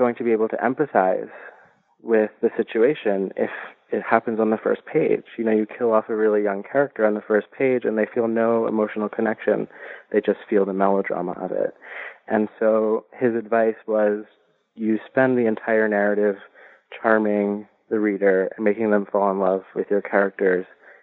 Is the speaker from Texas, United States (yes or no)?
no; New Jersey, United States; also born or lived in Iowa City; Well, I am Puerto Rican and Italian, and I grew up in New Jersey